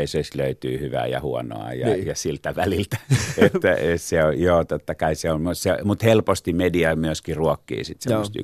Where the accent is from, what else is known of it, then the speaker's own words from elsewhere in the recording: Pori, Satakunta, Finland; mä olen Porista kotoisin syntynyt 1950 Porin kaupungissa.